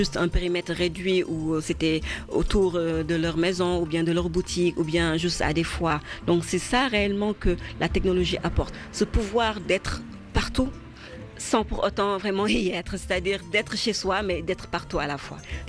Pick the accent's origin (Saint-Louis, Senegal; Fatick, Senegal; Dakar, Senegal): Saint-Louis, Senegal; Je suis originaire de Saint-Louis, du Sénégal